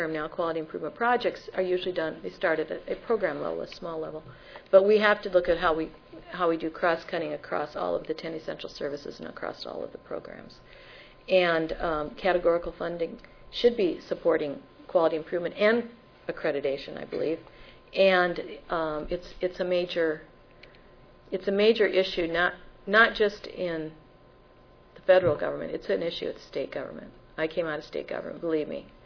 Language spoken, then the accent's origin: English; South Dakota, United States; I come from South Dakota where we really have silos and we never use those words.